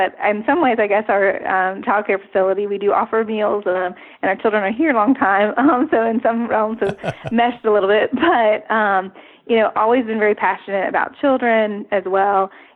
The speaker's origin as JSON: {"language": "English", "town": "Austin", "region": "Texas", "country": "United States", "lives_now": "Greenville, United States", "said": "Well, I'm originally from Austin, Texas, and my husband, Tim, is originally from Bowie, Maryland, and we found Greenville via Furman."}